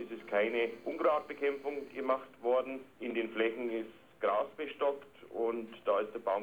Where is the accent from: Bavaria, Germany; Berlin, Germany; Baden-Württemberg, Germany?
Bavaria, Germany; gerade bei uns in Franken ist ja die Kiefer heimisch